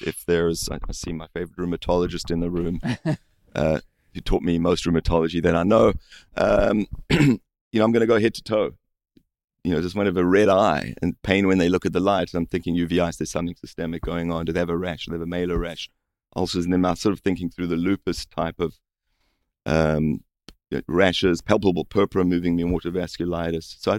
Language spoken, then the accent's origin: English; South Africa; moved away; So I grew up in South Africa, and there's certain rivers you were told don't swim in those rivers because there could be bilharzia.